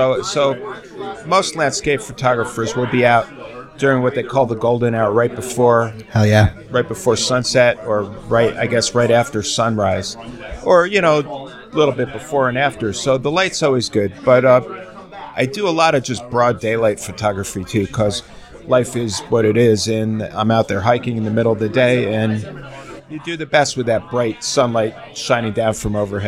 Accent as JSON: {"language": "English", "town": "Ellenville", "region": "New York", "country": "United States", "tie": "born or raised there", "said": "I grew up in Ellenville, New York, which is a quintessential Borscht Belt town."}